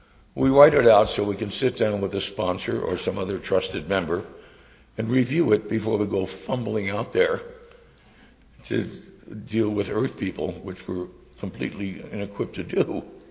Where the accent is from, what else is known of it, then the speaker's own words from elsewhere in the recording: New Jersey, United States; I grew up in New Jersey. We didn't have any crops.